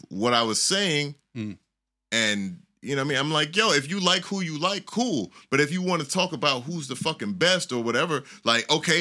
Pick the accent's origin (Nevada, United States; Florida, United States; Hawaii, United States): Florida, United States; Miami; I'm not from Florida. I'm from Miami.